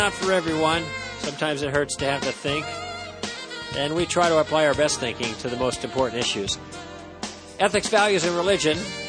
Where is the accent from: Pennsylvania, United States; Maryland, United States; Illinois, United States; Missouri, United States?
Illinois, United States; Chicago; Did you know I grew up there in Chicago?